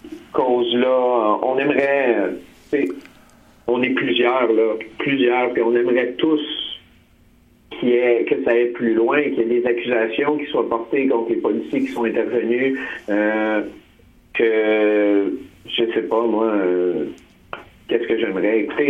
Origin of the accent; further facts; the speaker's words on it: Montreal, Quebec, Canada; quand on vient d'Hochelaga-Maisonneuve, puis qu'on porte des chandails de groupes de musique un peu rock